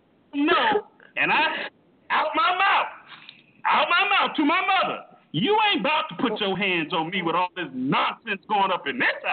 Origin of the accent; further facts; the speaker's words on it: Miami, Florida, United States; I haven't been to Miami in over 30 years, but I come from Carousel City, Liberty City, okay?